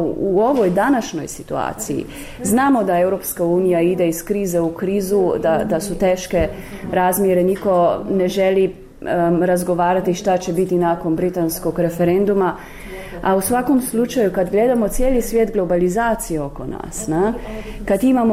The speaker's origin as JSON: {"language": "Serbian", "country": "Slovenia", "second_language": "Serbian", "said": "Ja dolazim iz Slovenije."}